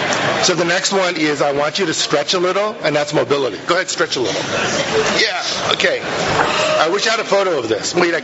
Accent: California, United States; I come from Silicon Valley, so take me to your leader.

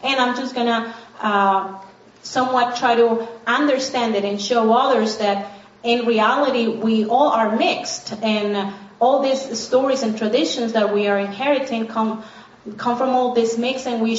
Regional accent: Colombia; I'm a storyteller performer. I'm from Colombia, South America.

